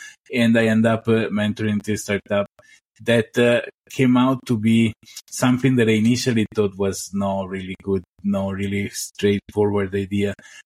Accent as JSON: {"language": "English", "town": "Venice", "region": "Veneto", "country": "Italy", "also_born_or_lived": "United States", "said": "before I spent decades in the United States, in Florida, because I like hot places. And originally, I'm from Italy, Venice, a city that many people may know for as a tourist destination."}